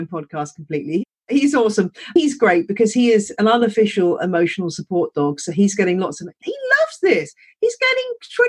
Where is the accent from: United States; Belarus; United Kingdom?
United Kingdom; England; accent: English; There's lots of people who love my English accent, so it's fine.